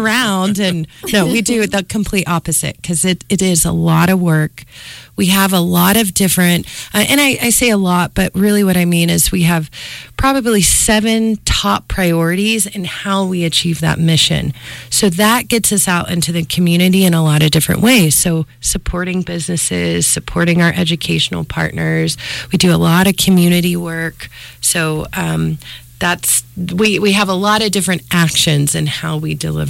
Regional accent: Texas, United States; I grew up in Texas, and my grandmother lived in Central Texas, and in a area that was traditionally agriculturally focused.

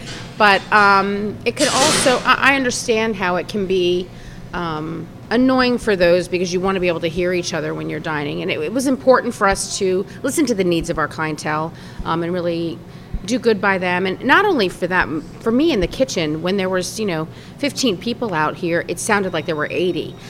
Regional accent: Virginia, United States; now in Fredericksburg, United States; And I'm a Virginian. I'm born and raised in Fauquier County. And I came to Fredericksburg because of the Kenmore Inn.

